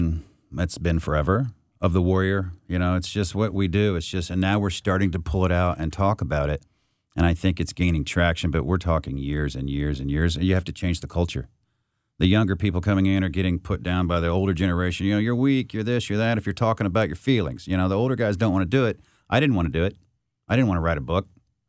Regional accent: Indiana, United States; I'm a Hoosier.

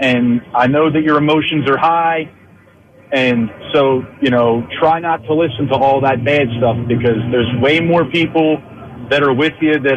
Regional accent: Philadelphia, Pennsylvania, United States; I'm like, I'm from Philly.

